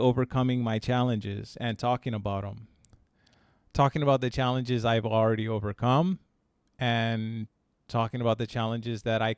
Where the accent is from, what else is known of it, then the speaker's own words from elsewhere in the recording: Hawaii, United States; also born or lived in Indiana / Los Angeles; I'll just say briefly that I was born in Indiana, and I grew up mostly in Hawaii from the age of 5. I spent a couple of years in Los Angeles before that. I now live on the island of Oahu in Hawaii.